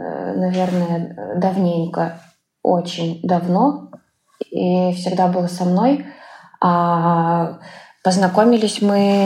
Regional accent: Yekaterinburg, Sverdlovsk Oblast, Russia; Я девочка из Екатеринбурга.

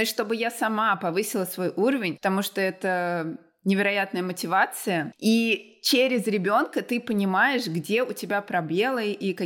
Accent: Russia

